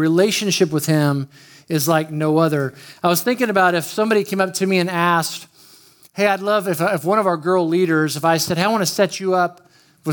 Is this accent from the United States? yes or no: yes; Oklahoma City, Oklahoma, United States; And I grew up in Oklahoma City area, and there was a station called KJ103.